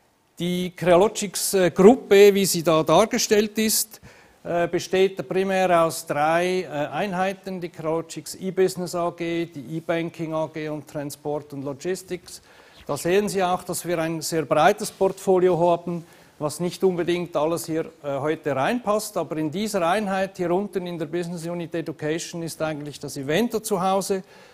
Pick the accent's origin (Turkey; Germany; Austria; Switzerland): Switzerland; accent: Swiss; aber vielleicht hören Sie es an meinem Unterton, ich komme eigentlich aus der Schweiz